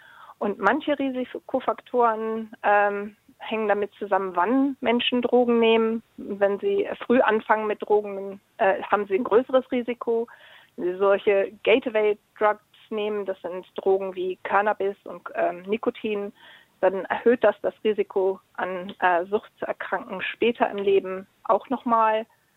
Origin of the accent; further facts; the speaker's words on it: United Kingdom; German is a second language; ich komme ja nun aus Großbritannien und gucke nur so ab und zu mal Fernsehen in Deutschland.